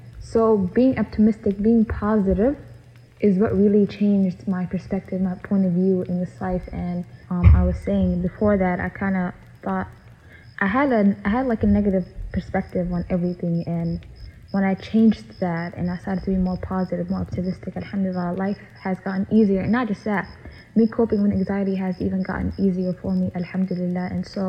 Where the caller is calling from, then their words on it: Minnesota, United States; I am listening from Minnesota, the state of all Somalis.